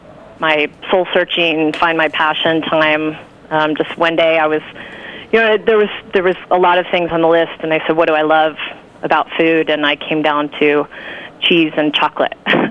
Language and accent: English; the South, United States; I grew up in the South, but my parents are both from the North